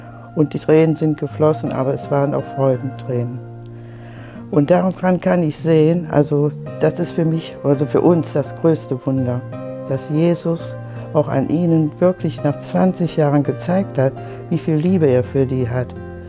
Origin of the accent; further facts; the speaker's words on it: Solingen, North Rhine-Westphalia, Germany; ich komme aus Solingen